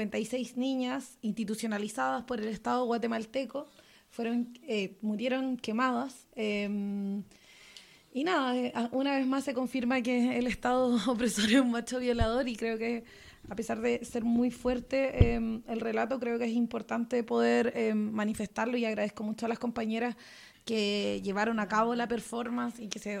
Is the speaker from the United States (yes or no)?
no; Chile; Soy chilena.